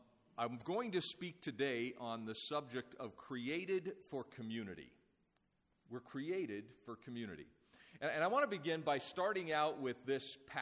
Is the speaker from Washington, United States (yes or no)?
yes; Washington, United States; moved away as an adult; I had somehow ended up in Canada, in Alberta, at the college there, even though I was from Northwest Washington State, but I ended up in Canada